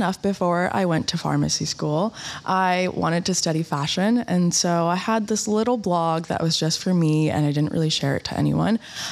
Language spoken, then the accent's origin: English; United States; So I'm from the States and our healthcare system is quite complex.